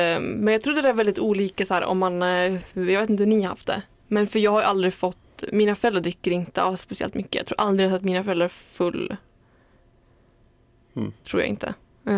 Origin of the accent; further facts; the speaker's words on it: Järvsö, Gävleborg County, Sweden; då var jag hemma i Järvsö hos mina föräldrar, och då skulle jag hem sen.